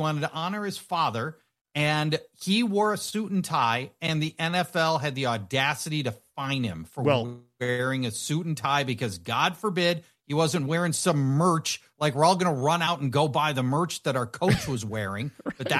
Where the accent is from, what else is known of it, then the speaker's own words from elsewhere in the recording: Minnesota, United States; I thought they were all called rousers because I grew up in Minnesota.